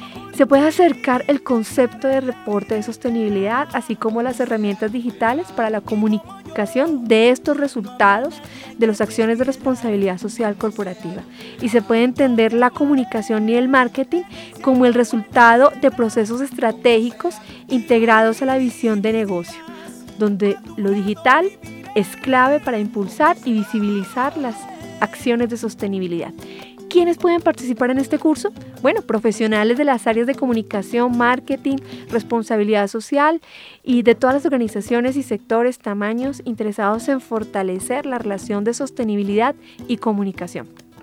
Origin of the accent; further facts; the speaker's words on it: Valle del Cauca, Colombia; que son músicos de mi tierra, del Valle del Cauca.